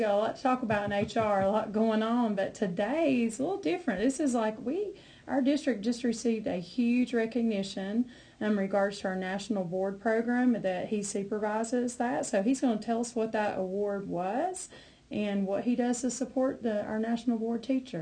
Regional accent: United States; We're both from Haywood County, in case you hear our accents.

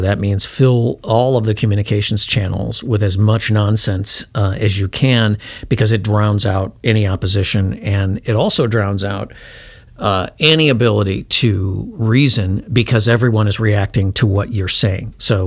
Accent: Chicago, Illinois, United States; When I was about 12 or 13, we went up to Michigan to a friend's lake cabin. And, you know, I was from Chicago.

